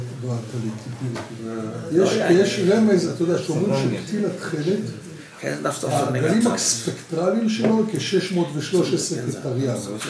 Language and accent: Hebrew; HaZorea, Northern District, Israel; קיבוץ הזורע.